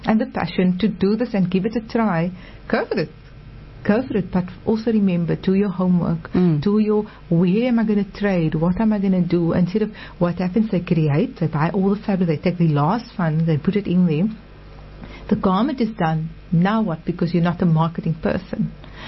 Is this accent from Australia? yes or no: no; South Africa; So we're South African, and we can be proud of that.